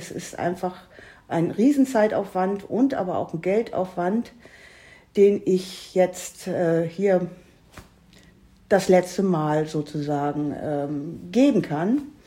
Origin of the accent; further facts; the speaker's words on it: Hamburg, Germany; ich komme aus Hamburg. Meine ganzen Großeltern, die kommen alle aus Hamburg, sind alles Hamburger. Ich bin kein Quittchen, aber hier bin ich ein Quittchen.